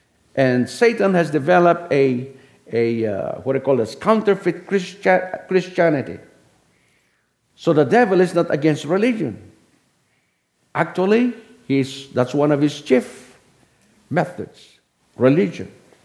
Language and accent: English; Ilocos Region, Philippines; Many years ago, when I was growing up in the Ilocos Norte, I did not know what the Bible is all about.